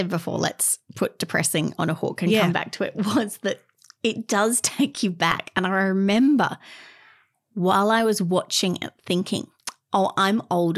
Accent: New York City, New York, United States; I just didn't have that chip on my shoulder of being a New Yorker.

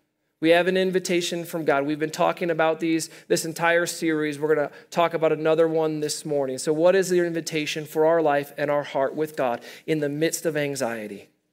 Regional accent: Iowa, United States; also born or lived in Kansas City; I'm from the Midwest, and in the Midwest, originally from Iowa, we moved out here from Kansas City.

